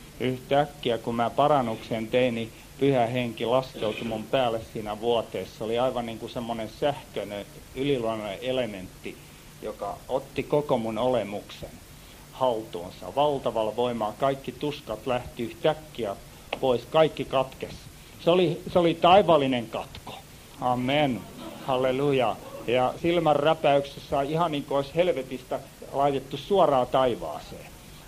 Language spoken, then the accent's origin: Finnish; Helsinki, Uusimaa, Finland; born there; Mua koskettaa jonkun verran tänne Helsinkiin tulo, koska mä oon syntynyt Helsingissä.